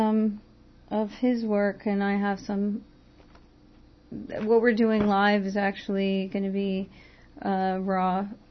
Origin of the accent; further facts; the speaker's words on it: Texas, United States; now in New York City, United States; I grew up in Texas. I came here to New York City.